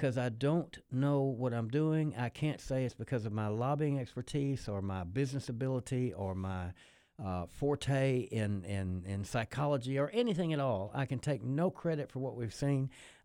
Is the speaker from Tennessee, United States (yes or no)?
yes; Memphis, Tennessee, United States; now in Australia; I'm from Memphis, Tennessee, and I've lived the first half of my life there.